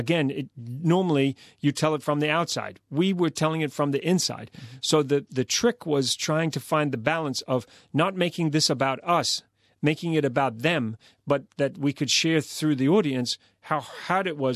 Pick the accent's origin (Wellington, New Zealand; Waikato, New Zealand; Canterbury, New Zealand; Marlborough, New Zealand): Canterbury, New Zealand; Christchurch; And when the film played in Christchurch, my hometown, We had 900 people packed into this theater in my hometown